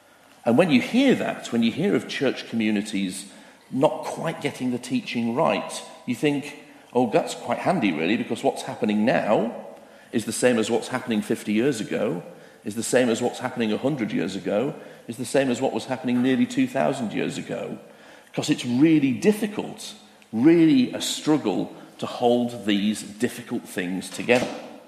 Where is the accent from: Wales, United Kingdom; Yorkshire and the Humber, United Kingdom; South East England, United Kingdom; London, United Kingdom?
Yorkshire and the Humber, United Kingdom; Harrogate; A bit like my hometown of Harrogate is next to Knaresborough, which begins with a K, exactly.